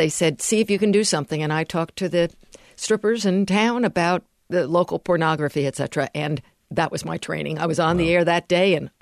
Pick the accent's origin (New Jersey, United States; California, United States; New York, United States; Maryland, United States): New York, United States; New York City; I grew up in the New York City area. My family is all from the metropolitan area.